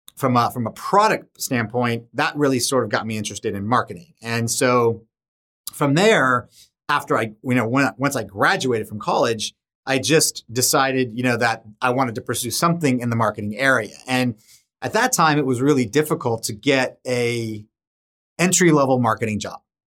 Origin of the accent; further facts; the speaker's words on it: San Diego, California, United States; But it was, look, growing up in San Diego was just a fantastic experience.